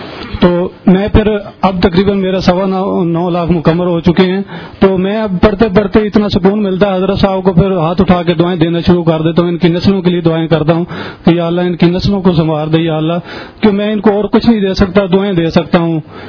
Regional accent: Gojra, Punjab, Pakistan; میرا گوجرا شہر سے تعلق ہے

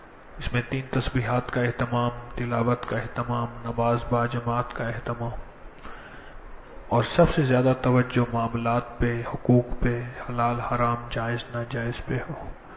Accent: Karachi, Sindh, Pakistan; میں کراچی سے آیا ہوں.

